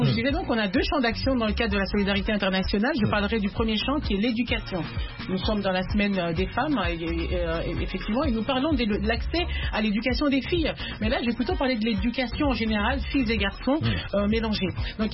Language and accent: French; DR Congo; Bomoui veut dire la vie en Lingala, qui est l'une des quatre langues nationales de la République démocratique du Congo, mon pays d'origine.